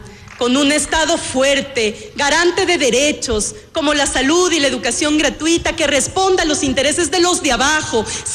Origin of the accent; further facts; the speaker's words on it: Ecuador; soy orgullosamente ecuatoriano y orgullosamente ecuatoriana.